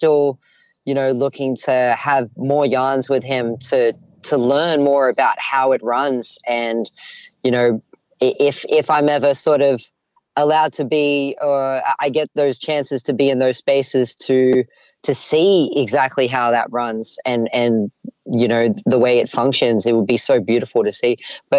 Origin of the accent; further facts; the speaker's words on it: Australia; I go by the rap name … I am a Filipino and Murawari musician. So I'm Filipino on my mother's side. My mom came from the Philippines, from Tacloban to Australia in 1985.